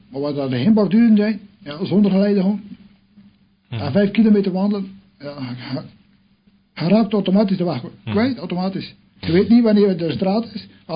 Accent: Adegem, Flanders, Belgium; accent: Adegem dialect; Ik heb gewoon Adegems dialect

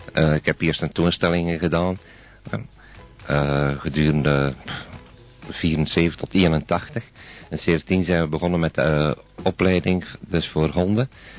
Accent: Wetteren, East Flanders, Belgium; Ik ben afkomstig uit Wetteren.

